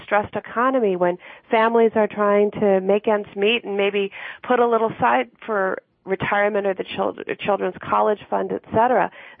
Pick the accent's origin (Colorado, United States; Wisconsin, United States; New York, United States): Wisconsin, United States; certainly in my home state of Wisconsin, have been stagnant.